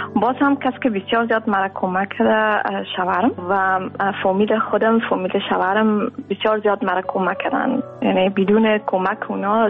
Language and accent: Persian; Kabul, Afghanistan; also born or lived in Pakistan; now in Netherlands; ما داخل سال 97 افغانستان را ترک کردیم، از کابل در پاکستان، از پاکستان ما آمدیم در آلند.